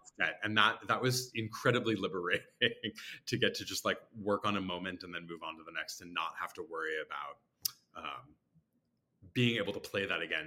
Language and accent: English; St. Louis, Missouri, United States; I think as a kid, like mostly growing up in St. Louis with my family